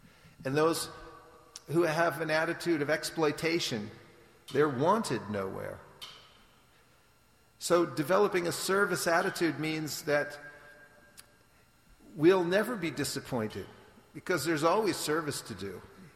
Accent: California, United States; I'm from California.

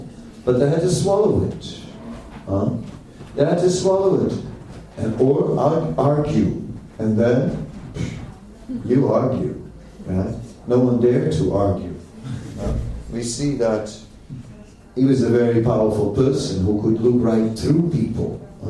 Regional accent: Amsterdam, North Holland, Netherlands; English is a second language; Of course, in Amsterdam, right, which is sort of my hometown, I wasn't there in the temple when Prabhupada came.

